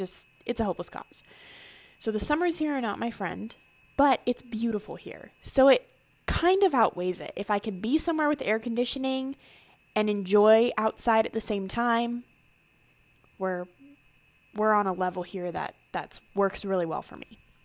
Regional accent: Alaska, United States; I'm an Alaska girl through and through. I never thought I would say that. I grew up in Southeast Alaska, where it rained probably 300 out of 365 days a year

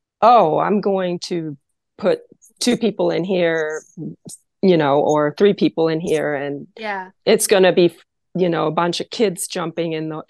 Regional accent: Kenya; And I was raised in East Africa, mostly Kenya, and something was always blooming.

